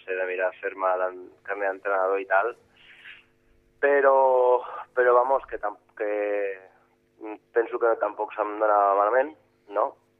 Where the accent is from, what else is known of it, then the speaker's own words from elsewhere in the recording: Sitges, Catalonia, Spain; és el meu poble, a més, és l'equip del meu poble